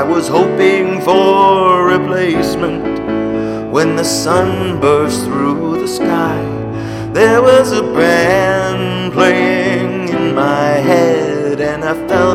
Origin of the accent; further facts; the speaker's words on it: United States; You know, I'm so jet lagged. I'm from America, you can tell by looking at me.